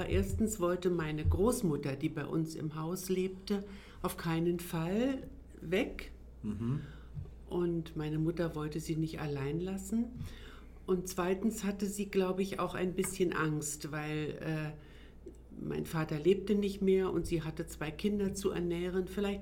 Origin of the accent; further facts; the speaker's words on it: Berlin, Germany; Ich bin in Berlin geboren und auch dort aufgewachsen, in Ost-Berlin.